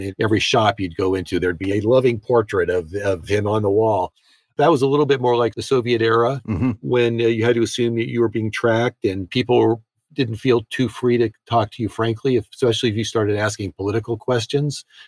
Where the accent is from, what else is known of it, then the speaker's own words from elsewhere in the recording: United States; say I'm an American journalist.